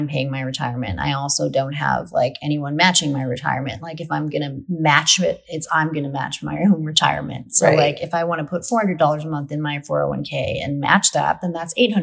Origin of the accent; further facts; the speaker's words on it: Brooklyn, New York, United States; I'm like, dude, I grew up in Brooklyn. Like, I never had a car.